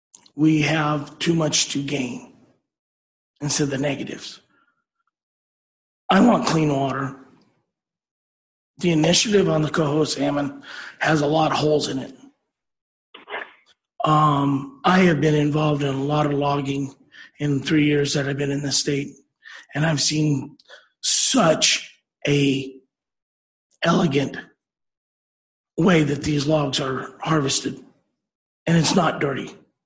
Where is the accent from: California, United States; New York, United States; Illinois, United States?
California, United States; A little background about myself as I hail from California.